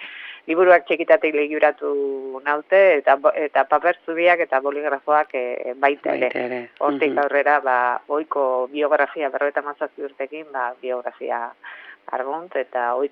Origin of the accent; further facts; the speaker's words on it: Zumarraga, Basque Country, Spain; Zumarragakoa naiz, Zurrutikoa berez